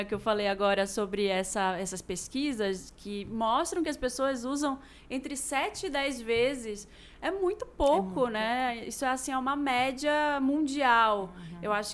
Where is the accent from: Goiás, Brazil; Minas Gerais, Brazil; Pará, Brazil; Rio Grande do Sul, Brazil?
Pará, Brazil; Belém; Eu sou de Belém. Lá em Belém tinha essa loja que a minha mãe me levava de vez em quando.